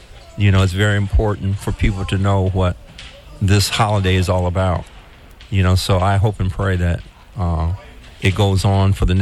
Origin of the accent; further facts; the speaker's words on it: Marion, United States; I grew up here in Marion in the 60s